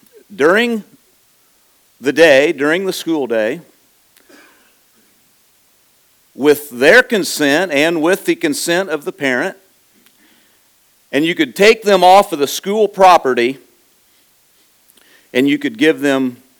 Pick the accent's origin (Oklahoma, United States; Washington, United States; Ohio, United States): Ohio, United States; I'm from Northwest Ohio, little congregation there called Olive Branch.